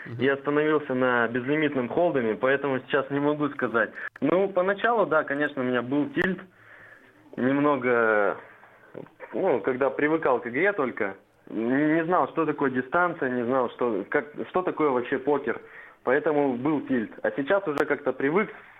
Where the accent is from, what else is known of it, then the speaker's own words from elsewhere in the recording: Saint Petersburg, Russia; я из Санкт-Петербурга